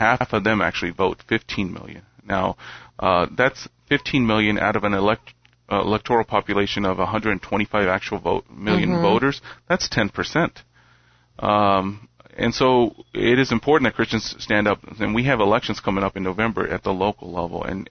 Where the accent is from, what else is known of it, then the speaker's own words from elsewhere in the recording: Philadelphia, Pennsylvania, United States; I grew up in Philadelphia.